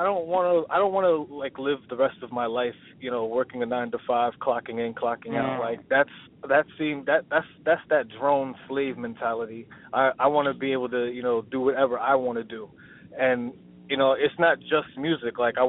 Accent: Rockland, New York, United States; Where I'm from Rockland, New York. That's basically like about an hour north from New York City. So, yeah, that's where I'm from.

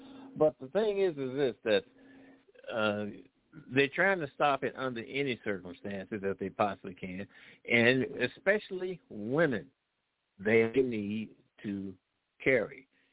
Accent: St. Louis, Missouri, United States; I'm from St. Louis.

